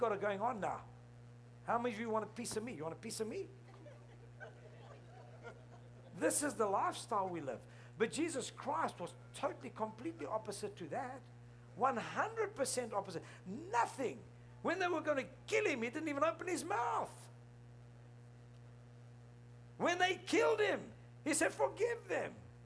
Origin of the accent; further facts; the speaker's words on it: South Africa; born there; I'm South African born Lebanese.